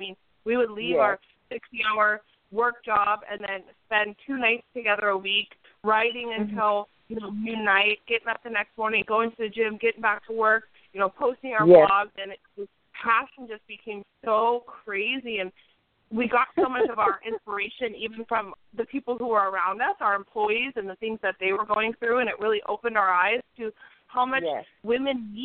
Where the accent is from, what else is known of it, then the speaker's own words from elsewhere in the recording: California, United States; moved away as an adult; now in Washington, United States; we were born and raised in California, and Sarah moved up to Washington State about 13 years ago, 4 years after that. So I've been up here for about 9 years.